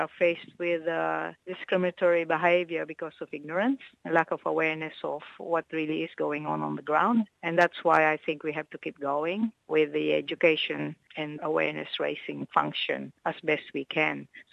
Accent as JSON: {"language": "English", "country": "Philippines", "said": "And recognition certainly is a big thing for us psychologically and as Filipino people living here collectively."}